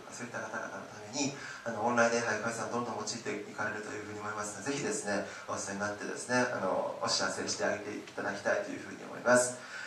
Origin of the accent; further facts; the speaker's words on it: Saga, Japan; 私の実家でですね、佐賀なんですけど